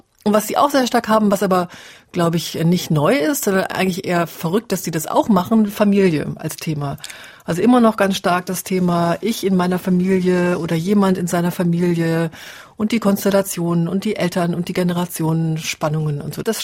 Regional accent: Cologne, North Rhine-Westphalia, Germany; now in Freiburg, Germany; Inzwischen würde ich, glaube ich, das Wort Heimat reservieren für den Kindheitsort. Also das ist in meinem Fall ein hässlicher Kölner Vorort

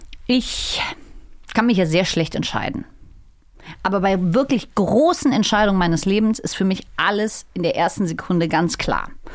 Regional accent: Berlin, Germany; ich komme ja aus Frohnau

